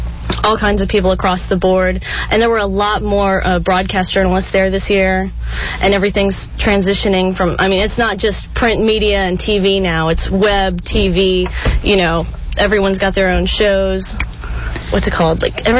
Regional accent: Houston, Texas, United States; Where are you from? Kind of thing. And I'd be like … And I'd say Houston.

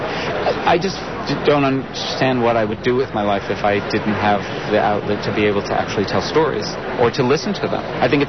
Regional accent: New Jersey, United States; And I come from New Jersey, so it seemed like a logical setting to set it in New Jersey.

